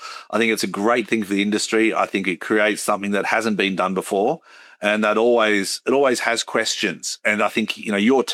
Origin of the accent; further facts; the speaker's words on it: Australia; I'm from Australia